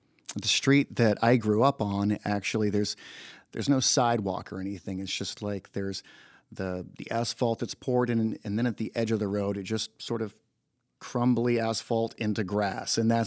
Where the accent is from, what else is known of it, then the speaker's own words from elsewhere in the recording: Comer, Georgia, United States; also born or lived in Snellville, Georgia; I mean, I was born in Georgia, this little town called Snellville, and lived in Comer, Georgia for many years. And my family moved around Georgia a little bit.